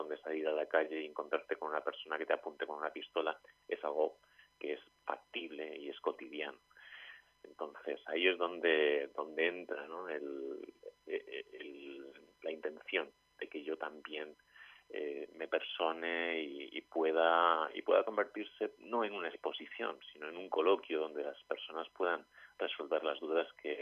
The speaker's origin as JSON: {"language": "Spanish", "town": "Elche", "region": "Valencian Community", "country": "Spain", "said": "aprovechando pues que yo soy español y que bueno, de alguna manera pues no me queda demasiado lejos de mi hogar, yo soy de Elche"}